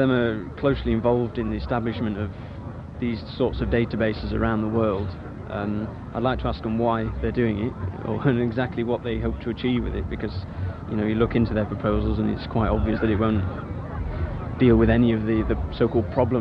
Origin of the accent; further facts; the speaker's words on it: Sheffield, Yorkshire and the Humber, United Kingdom; I'm from Sheffield, No2ID.